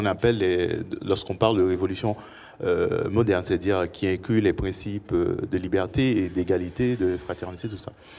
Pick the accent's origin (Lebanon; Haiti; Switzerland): Haiti; moved away as an adult; now in Paris, France; il faut que je rappelle peut-être que je suis haïtien et je conduis mes recherches ici à Paris.